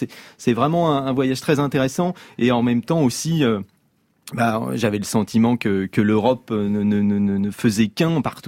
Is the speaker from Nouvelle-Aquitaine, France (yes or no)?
no; Rambouillet, Île-de-France, France; J'ai grandi à Rambouillet